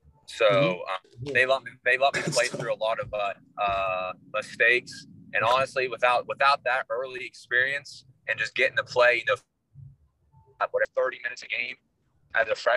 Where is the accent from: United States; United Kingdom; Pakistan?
United States; Moundsville, West Virginia; I'm from Moundsville, West Virginia, which is about 20 minutes from Wheeling. So I went to middle school in Moundsville